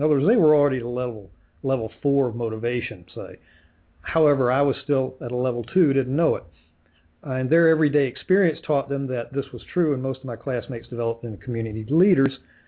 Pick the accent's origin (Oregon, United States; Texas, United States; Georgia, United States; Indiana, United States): Georgia, United States; Savannah; I grew up in Savannah. My parents were educated, but they were middle class Georgia citizens.